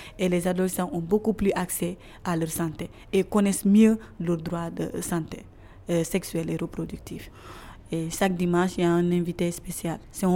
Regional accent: Kédougou, Senegal; Kédougou, c'est ma ville natale.

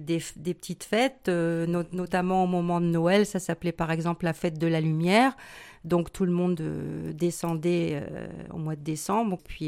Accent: northern France, France; moi je suis venue du nord de la France et je suis arrivée en 78 rue de la Brunetière. Et après, bon, j'ai habité Saint-Cassien

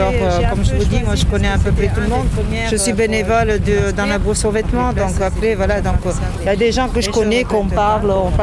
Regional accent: Italy; French is a second language; puisque moi, je suis italienne, donc j'ai appris à apprendre le français, à écrire un peu

